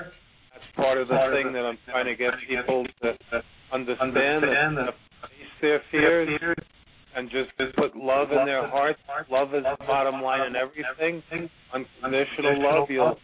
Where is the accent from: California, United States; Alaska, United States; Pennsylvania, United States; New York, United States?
New York, United States; because I'm from New York originally